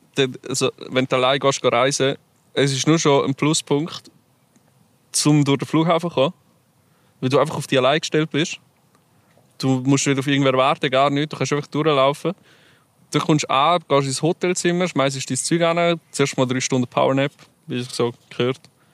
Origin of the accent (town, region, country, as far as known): Switzerland